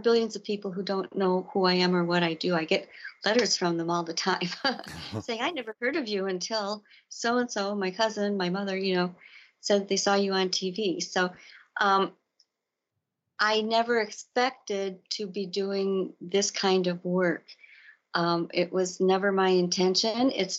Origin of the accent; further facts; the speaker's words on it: Elkhorn, Wisconsin, United States; outside of Elkhorn in southern Wisconsin. My hometown